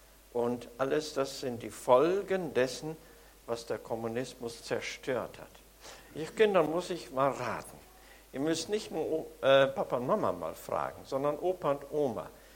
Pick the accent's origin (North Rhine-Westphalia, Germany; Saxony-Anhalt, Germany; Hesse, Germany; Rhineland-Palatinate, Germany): North Rhine-Westphalia, Germany; now in Gummersbach, Germany; Ich selber bin aufgewachsen im Münsterland, im streng katholischen Umfeld, und da hat mich der Heiland gefunden. Und wir wohnen in Gummersbach bei Köln und da mit unseren Kindern